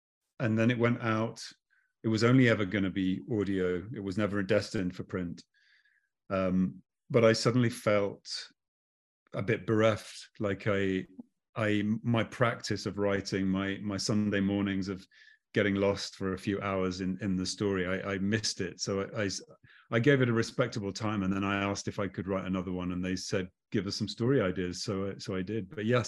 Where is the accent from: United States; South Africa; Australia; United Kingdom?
United Kingdom; East Midlands; my hometown in the Midlands in Leicestershire.